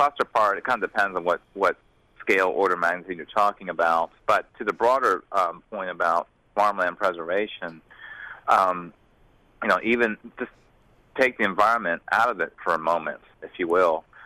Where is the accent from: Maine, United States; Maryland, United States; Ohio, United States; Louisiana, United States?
Maryland, United States; I was born and raised in Wicomico County.